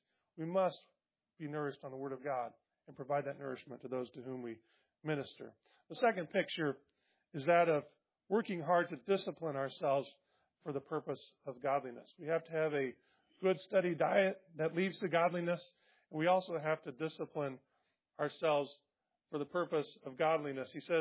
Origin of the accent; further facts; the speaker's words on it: Indiana, United States; I grew up in Indiana.